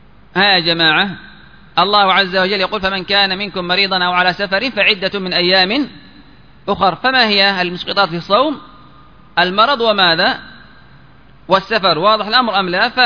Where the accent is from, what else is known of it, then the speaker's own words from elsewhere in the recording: Yemen; عندنا في اليمن ممكن، واقع صح أو لا؟